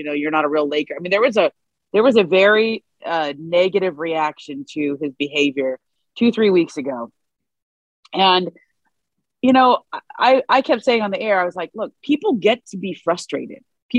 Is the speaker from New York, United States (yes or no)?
no; Cleveland, Ohio, United States; I would probably just vent to my friends and not through Twitter or in my hometown of Cleveland.